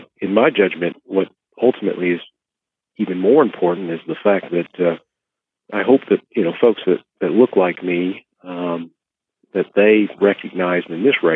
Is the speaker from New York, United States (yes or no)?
no; Kentucky, United States; I grew up in Hardin County, Kentucky.